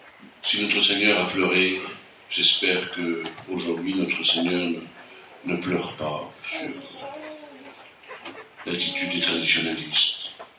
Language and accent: French; France; mais nous, les Français